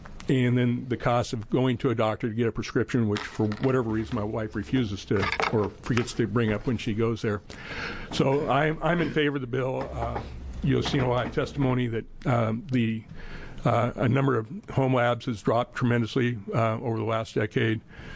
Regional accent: Oregon, United States; I'm from Lane County.

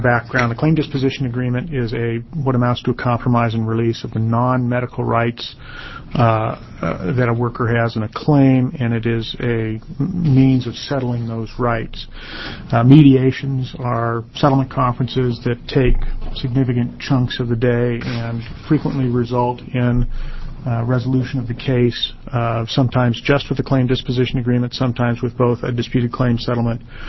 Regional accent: Eugene, Oregon, United States; I'm an attorney from Eugene.

